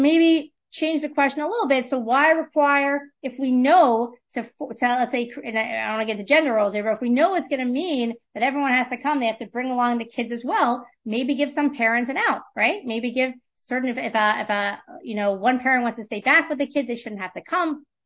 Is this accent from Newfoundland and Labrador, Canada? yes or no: no; Montreal, Quebec, Canada; And I remember as a little kid in my day school growing up in Montreal